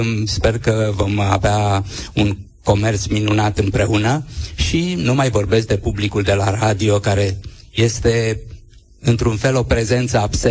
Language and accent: Romanian; Romania; știind că sunt român